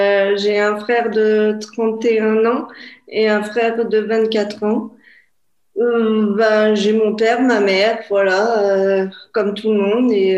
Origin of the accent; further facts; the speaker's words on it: Lyon, Auvergne-Rhône-Alpes, France; now in Grenoble, France; j'ai 35 ans. Je viens de Lyon, mais j'habite à Grenoble, parce que j'ai fait mes études à Grenoble. Et je suis restée à Grenoble. Et j'ai grandi sur Lyon. Et j'ai fait toute ma scolarité sur Lyon.